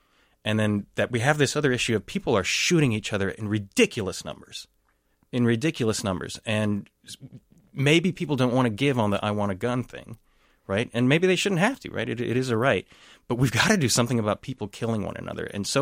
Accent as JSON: {"language": "English", "region": "Texas", "country": "United States", "tie": "born or raised there", "lives_now": "St. Paul, United States", "said": "With the guns issue, I grew up in Texas. But I've lived in some pretty liberal places, right? So like I went to a really liberal university. I live here in St. Paul now."}